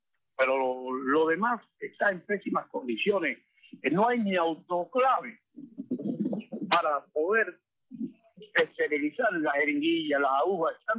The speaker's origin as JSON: {"language": "Spanish", "country": "Cuba", "said": "Es triste en realidad como cubano tener que hablar esas cosas"}